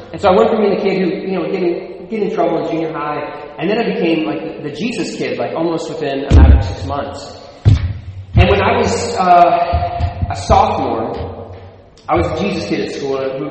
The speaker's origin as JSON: {"language": "English", "town": "Philadelphia", "region": "Pennsylvania", "country": "United States", "tie": "born or raised there", "also_born_or_lived": "rural southeastern Ohio", "said": "So I was born in West Philadelphia, so I was born and raised, on the playgrounds where I spent most of my days."}